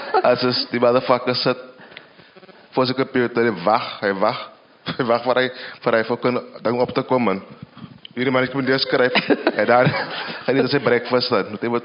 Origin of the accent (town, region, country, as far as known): Western Cape, South Africa; accent: Kaaps; first language Kaaps